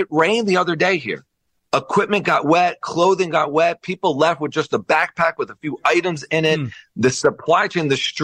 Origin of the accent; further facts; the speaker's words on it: United States; now in Efrat, Israel; And I'm American myself. I came here 22 years ago. I live in a very a heavily Anglo population here in Israel, in the community that I live in Efrat.